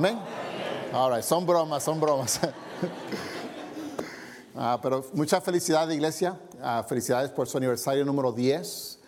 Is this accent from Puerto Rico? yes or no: yes; Puerto Rico; Sí, tengo un acento, soy de Puerto Rico, pero mi acento es de mi esposa. Ella es mexicana.